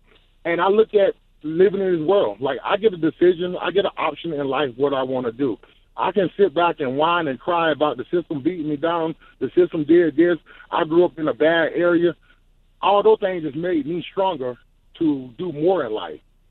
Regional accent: North Carolina, United States; A man told me a long time ago, and I'm from North Carolina, Paul

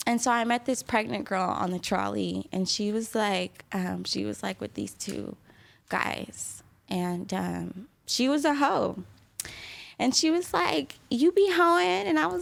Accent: San Diego, California, United States; I was walking, because this was in San Diego. I grew up in San Diego.

